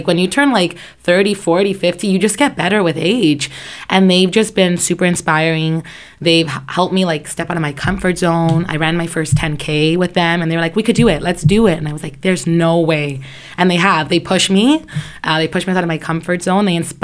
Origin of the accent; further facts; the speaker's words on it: Woodbridge, Ontario, Canada; now in Bolton, Canada; I grew up in Vaughan, in Woodbridge, actually. And then just 2 years ago, I moved to Bolton. And it was like a little bit of a smaller community.